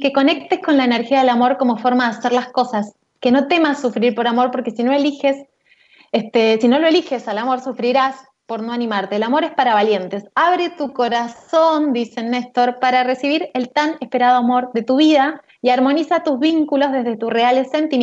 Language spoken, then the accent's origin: Spanish; Buenos Aires Province, Argentina; Ambas somos de Zona Sur, tenemos nuestro corazoncito ahí, aunque nos vinimos a Zona Norte, pero amamos Zona